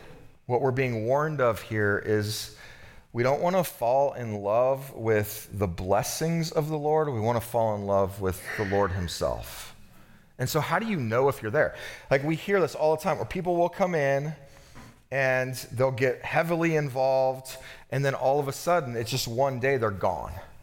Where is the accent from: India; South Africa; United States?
United States; California; I remember being in I grew up in California, and it was a large church, and there's this thing called Sunday school.